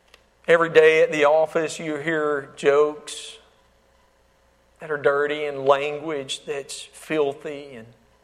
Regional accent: Alabama, United States; now in Florida, United States; I was actually born and raised in Alabama, but now I'm living in Florida.

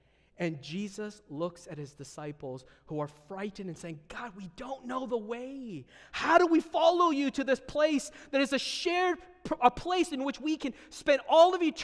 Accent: Vancouver, British Columbia, Canada; As a grown adult, I have deep longings to go back to my hometown of Vancouver.

